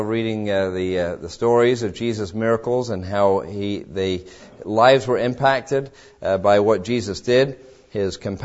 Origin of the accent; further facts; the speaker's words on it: England, United Kingdom; I grew up in England, and the roofs are made of slate, and they're pitched